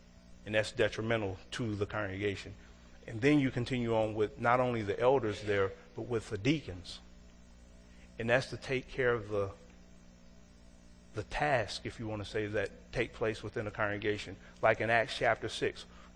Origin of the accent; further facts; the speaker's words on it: Paducah, Kentucky, United States; We were traveling back to my hometown, Paducah, Kentucky